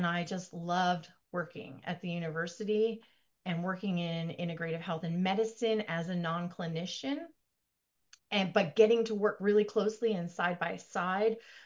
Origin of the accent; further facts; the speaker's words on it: Hawaii, United States; So I grew up in Hawaii, which is very part of who I am.